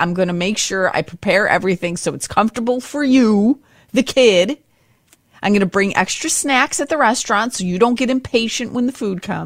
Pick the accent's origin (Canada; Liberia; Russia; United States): United States; I will be the very first to raise my hand and admit that I am total American where I do the complete opposite.